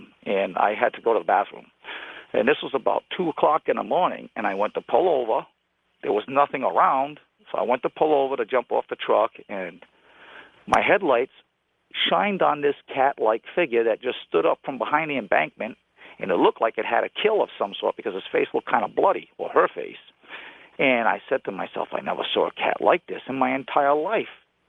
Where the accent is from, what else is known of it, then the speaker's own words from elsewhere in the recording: Rhode Island, United States; moved away as an adult; now in Boonville, United States; I'm calling from Boonville, Missouri. I'm originally from Rhode Island, been out here almost 7 years.